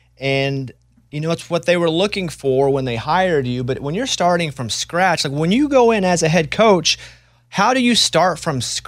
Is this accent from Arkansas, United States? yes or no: yes; Arkansas, United States; Because again, I'm from Arkansas, obviously.